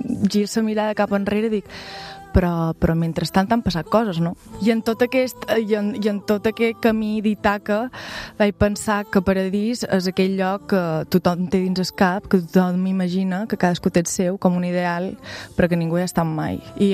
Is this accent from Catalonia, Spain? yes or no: no; Valldemossa, Balearic Islands, Spain; per defecte som mallorquina i a més som de Valldemossa, que vendria a ser el poble més paradisíac i més turístic de tot Mallorca.